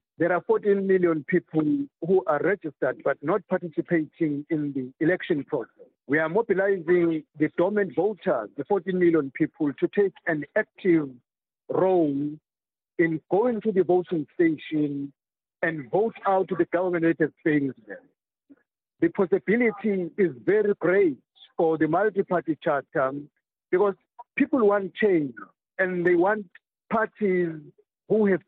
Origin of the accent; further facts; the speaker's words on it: South Africa; I know, as a South African